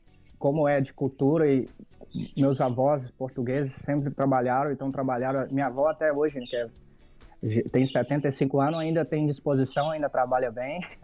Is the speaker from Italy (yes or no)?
no; Brazil; meus pais são nascidos no Brasil, meus avós são de Lisboa.